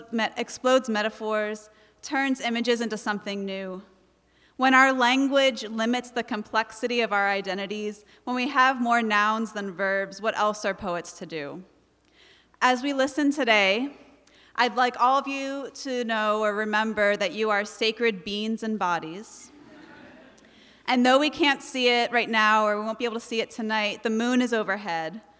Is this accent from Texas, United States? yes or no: no; New Jersey, United States; accent: Jersey; because in that moment, my Jersey accent came out